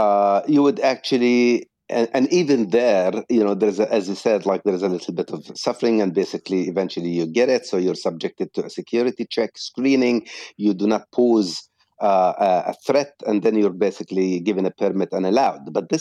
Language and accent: English; Jerusalem, Palestine; I'm just being punished for being a Palestinian living in my own hometown. And incidentally, I was born in Jerusalem.